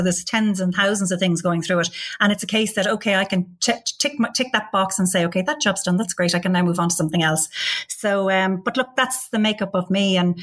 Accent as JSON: {"language": "English", "town": "Limerick", "region": "Munster", "country": "Ireland", "tie": "born or raised there", "said": "I am originally from Limerick. I grew up in a place, the Dublin side of Limerick, in Castletroy near the University of Limerick. And I'm one of six girls."}